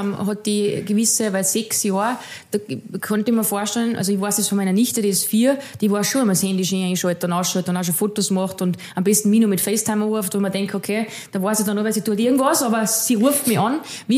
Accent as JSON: {"language": "German", "region": "Salzburg", "country": "Austria", "said": "Ich habe Freundinnen, da sind die Kinder dann, ich bin aus Salzburg."}